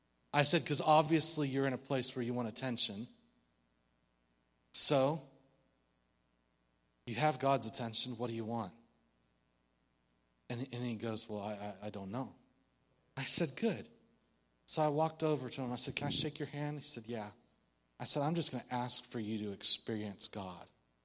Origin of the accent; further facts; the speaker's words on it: Yakima, Washington, United States; born there; I was born in Yakima, Washington.